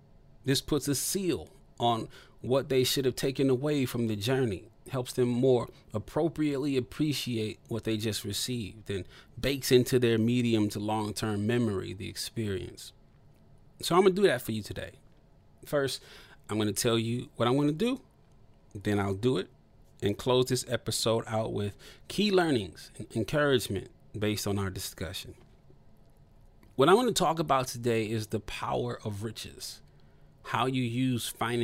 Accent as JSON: {"language": "English", "town": "Toledo", "region": "Ohio", "country": "United States", "tie": "born or raised there", "said": "I spent about 12 years on the radio as a top-rated host in my hometown of Toledo, Ohio, and in Detroit also on several radio stations."}